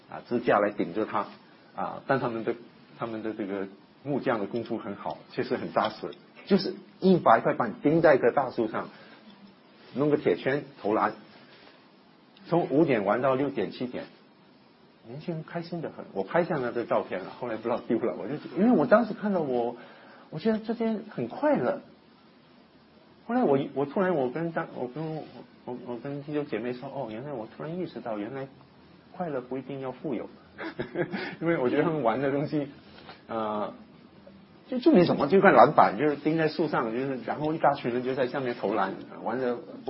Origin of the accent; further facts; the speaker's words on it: China; 可能我们中国人去看，哎呀太可怜了